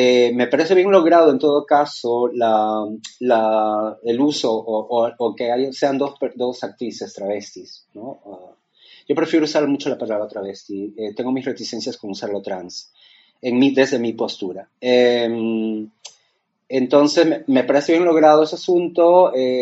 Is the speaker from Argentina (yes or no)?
no; Peru; que se hizo en Perú y recién la veo. Había recibido como noticias un poco de lo que estaba sucediendo en mi país